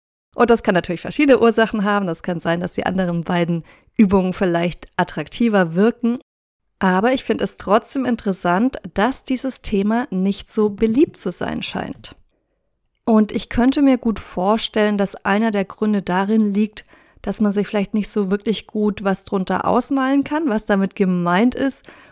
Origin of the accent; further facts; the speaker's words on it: Southern Germany, Germany; now in Gran Canaria, Spain; hier im Norden von Gran Canaria, wo ich wohne, da sind die Sommer gar nicht so heiß, wie ich das aus meiner Heimat Süddeutschland gewohnt bin.